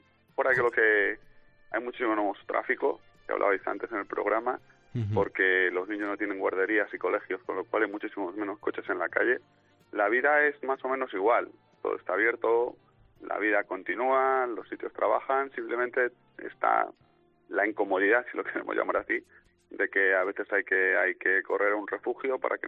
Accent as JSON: {"language": "Spanish", "town": "Madrid", "region": "Community of Madrid", "country": "Spain", "tie": "born or raised there", "said": "Yo me nací, me crié toda la vida en el barrio de la Concepción, en Madrid, al lado de entre Arturo Soria y el tanatorio de la M30"}